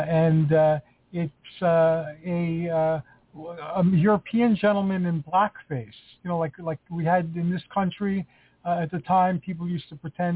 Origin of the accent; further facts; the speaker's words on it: Greece; when I was growing up in Greece, they had traveling muscle men. They used to travel around the villagers